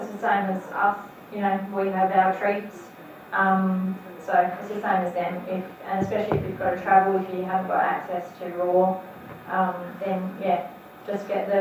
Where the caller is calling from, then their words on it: Melbourne, Victoria, Australia; from Melbourne.